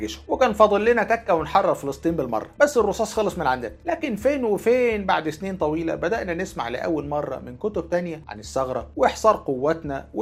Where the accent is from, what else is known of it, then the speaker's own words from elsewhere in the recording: Egypt; إحنا بقى لمؤاخذة كمصريين أسدد كتاب التاريخ من أول وجديد